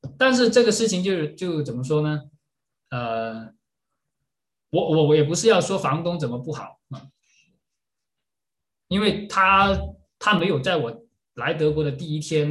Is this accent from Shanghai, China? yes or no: no; Guangzhou, Guangdong, China; 外地来我们广州，我是广州人啊